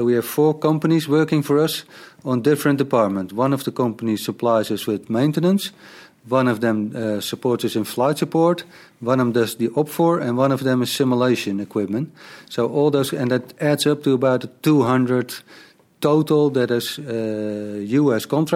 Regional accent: Netherlands; English is a second language; although we are foreign and we're from the Netherlands.

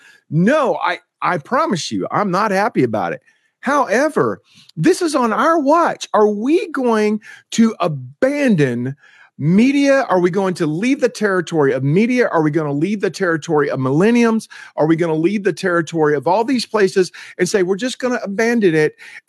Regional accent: Texas, United States; I'm a Texan. Which means I'm an American on steroids.

